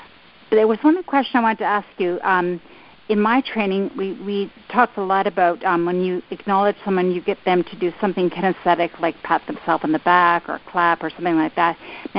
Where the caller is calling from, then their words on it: Canada; I'm calling from Canada, actually.